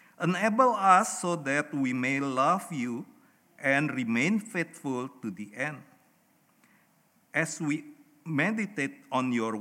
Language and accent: English; Indonesia; English is a second language; moved away as an adult; now in Australia; I came from Indonesia